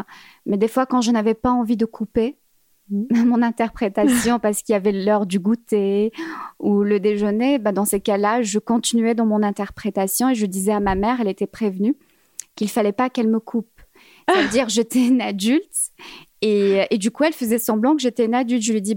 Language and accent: French; Algeria; born there; Oui, je suis née en Algérie dans les années 90.